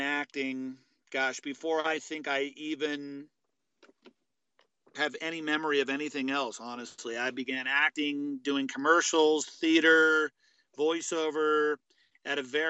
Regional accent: Hollywood, California, United States; I grew up in Hollywood, literally 5 minutes from the Hollywood sign.

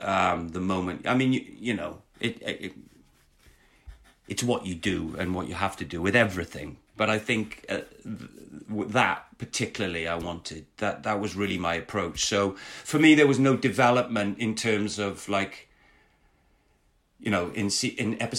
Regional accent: Wales, United Kingdom; accent: Welsh; I'm Welsh, and you don't get to hear Welsh accents on at that time

